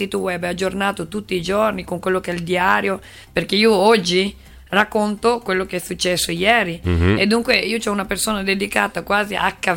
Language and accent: Italian; Brazil; Italian is a second language; perché sono l'ex modello imprenditore brasiliana